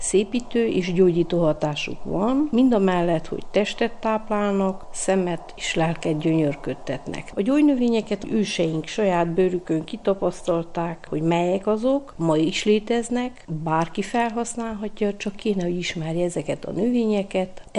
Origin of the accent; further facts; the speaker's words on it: Mihai Viteazu, Cluj County, Romania; now in Odorheiu Secuiesc, Romania; Egy csodálatos 4 gyermekes családban nevelkedtem, az Aranyos Széki Alsó-Felső Szent Mihály nevű községbe.